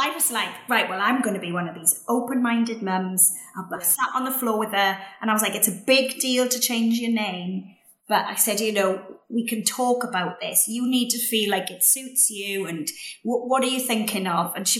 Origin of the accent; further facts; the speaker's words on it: Wales, United Kingdom; accent: Welsh; they used to get me to go in early for extra lessons to sort out my Welsh vowels.